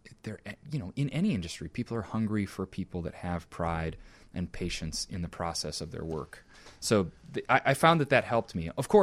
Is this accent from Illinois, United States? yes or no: yes; Joliet, Illinois, United States; I grew up half French in Joliet, Illinois, so I had a lot to talk about.